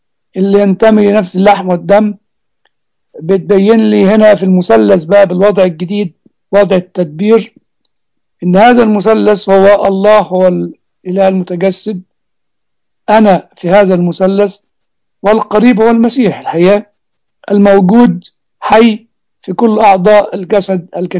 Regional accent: Egypt; في تعبير كان بيتقال دايما عندنا في مصر

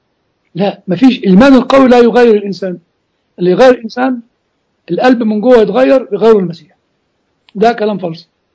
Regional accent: Egypt; زي الصعيد عندنا في مصر.

